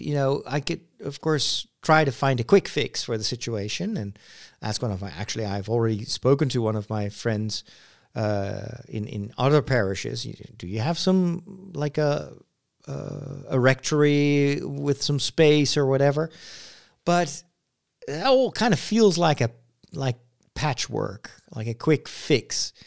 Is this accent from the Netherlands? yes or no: yes; Netherlands; most people that I encounter in France or in Belgium, they can't tell that I'm from Holland.